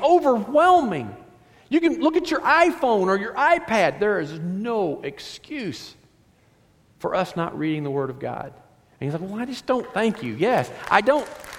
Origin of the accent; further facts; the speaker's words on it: Kentucky, United States; I'm from Kentucky. I barely can speak the English dialect